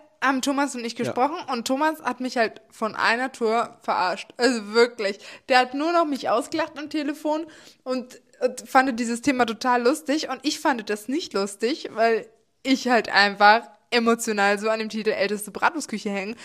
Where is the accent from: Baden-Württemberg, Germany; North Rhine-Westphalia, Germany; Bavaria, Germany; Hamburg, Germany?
Bavaria, Germany; Nuremberg; sind wir Nürnberger